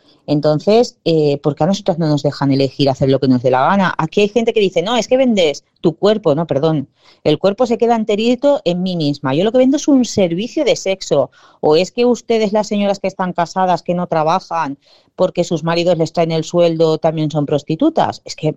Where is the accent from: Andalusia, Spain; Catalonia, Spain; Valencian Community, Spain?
Valencian Community, Spain; somos las dos valencianas, ¿vale? Vivimos las dos aquí en la Terreta